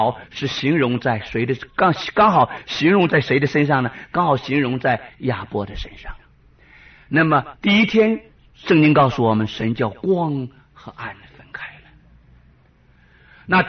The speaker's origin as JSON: {"language": "Chinese", "country": "China", "said": "为什么这个我们中国人算法不一样？"}